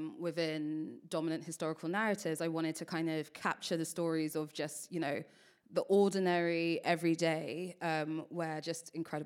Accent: London, United Kingdom; I grew up in South London. Brixton was on my doorstep, and there was this whole kind of like rich tapestry

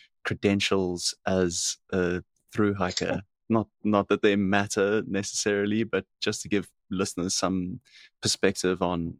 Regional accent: South Africa; So I grew up in South Africa, as you may or may not remember

